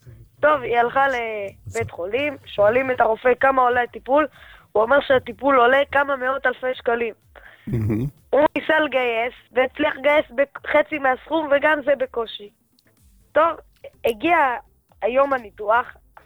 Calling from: Rehovot, Central District, Israel

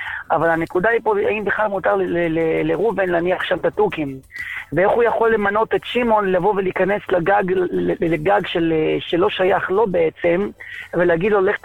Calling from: the south, Israel

